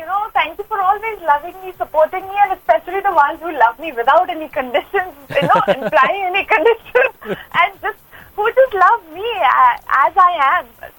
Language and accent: English; Dehradun, Uttarakhand, India; I think I come from Dehradun, from a middle class family, from a small town.